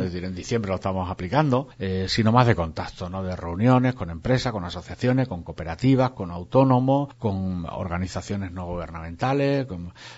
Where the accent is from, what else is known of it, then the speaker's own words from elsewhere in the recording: Extremadura, Spain; yo soy extremeño de pura cepa y siempre pongo el ejemplo, ¿no? Digo, y hasta en torno a 1600, mi familia era de Guareña, ¿no? Uh-huh. Y por lo tanto lo llevo muy a gala. No tengo genética extranjera, eso está claro.